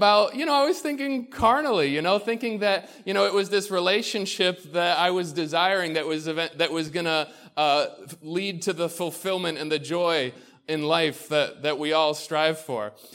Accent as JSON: {"language": "English", "country": "United States", "tie": "born or raised there", "said": "I grew up in Orleans County where there's not too many humans out there."}